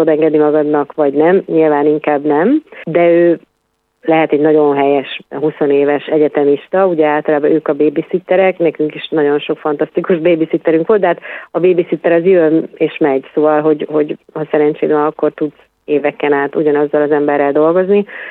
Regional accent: Miskolc, Borsod-Abaúj-Zemplén, Hungary; én mondjuk ugye miskolci vagyok

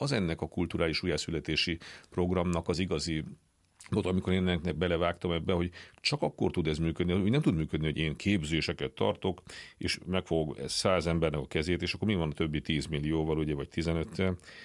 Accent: Transylvania, Romania; egy olyan családból származok, ugye Erdélyből, ahol vidéki értelmiségiek voltak az én felmenőim, tehát kis falvakban voltak tanítók

